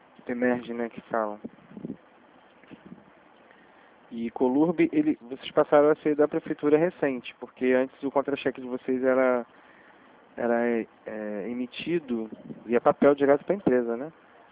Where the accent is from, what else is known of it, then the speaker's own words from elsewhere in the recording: Paracambi, Rio de Janeiro, Brazil; Sou de Paracambi, né?